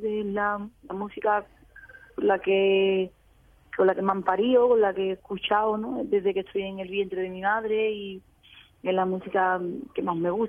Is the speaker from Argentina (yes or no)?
no; Cádiz, Andalusia, Spain; Yo creo que es una canción que describe divinamente lo que es mi tierra, ¿no? Lo que es Cádiz. Y el que conoce Cádiz y el que es de aquí, pues, lo sabe que es así, ¿no?